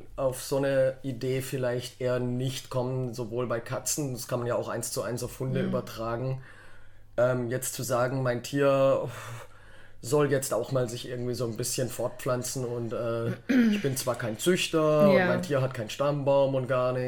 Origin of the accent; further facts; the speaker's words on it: Darmstadt, Hesse, Germany; Ich komme ja aus der Wissenschaftsstadt Darmstadt.